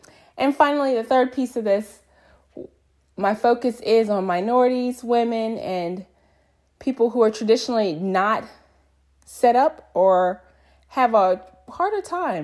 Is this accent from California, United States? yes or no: no; New Orleans, Louisiana, United States; So like I said … I'm from New Orleans. Born and raised in New Orleans, spent my whole childhood here.